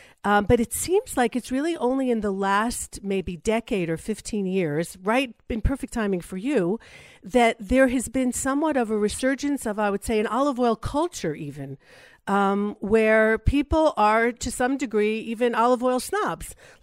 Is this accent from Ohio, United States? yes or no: no; California, United States; moved away as an adult; now in Israel; Okay, so I grew up in California.